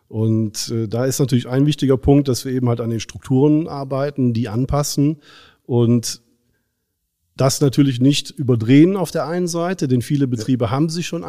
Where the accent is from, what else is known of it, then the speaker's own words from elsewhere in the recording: Geilenkirchen, North Rhine-Westphalia, Germany; born there; Ich bin in Geilenkirchen in Nordrhein-Westfalen geboren und bin mit dem Handwerk groß geworden.